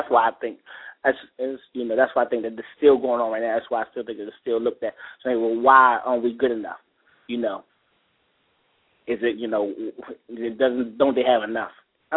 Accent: Baltimore, Maryland, United States; also born or lived in Georgia; before I moved to Georgia, I'm from Baltimore originally. I lived down here when I went to high school and then I moved away.

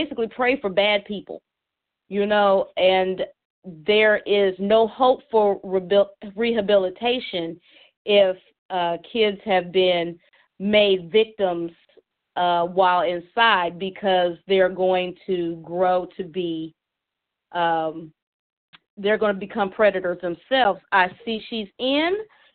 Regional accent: Dayton, Ohio, United States; I see we've got a 937. That's the Dayton area. That's my hometown.

